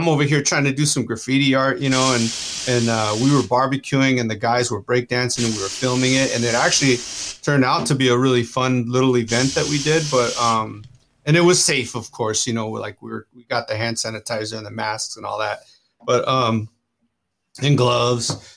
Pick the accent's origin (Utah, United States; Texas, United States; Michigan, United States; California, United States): California, United States; You know, growing up in California, you're really exposed to that, you know, and so I kind of grew up with that, especially my dad he grew up in the Southwest